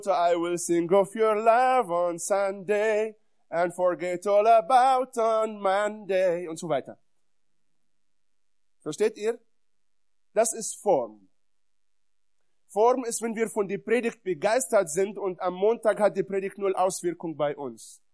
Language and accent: German; Israel; Und ich habe es öfters erlebt in Beerdigungen bei uns in Israel